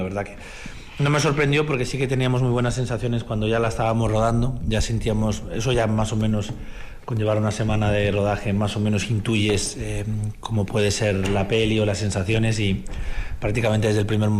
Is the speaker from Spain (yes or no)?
yes; Galicia, Spain; Es que soy gallego y, claro, no se sabe si subimos o bajamos.